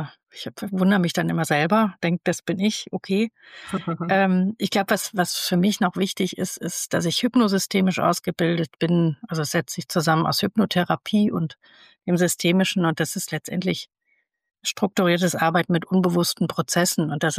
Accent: Rhineland, Germany; ich komme aus dem Rheinland.

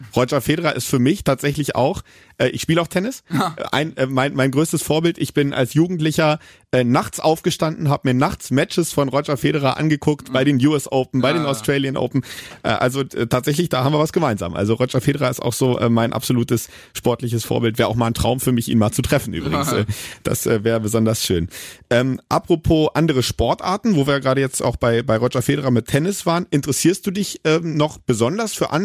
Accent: Germany; born there; Ich bin in Deutschland geboren.

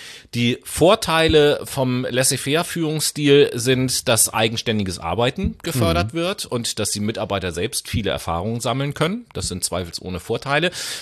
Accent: Hamburg, Germany; ich komme ja aus Hamburg, ne?

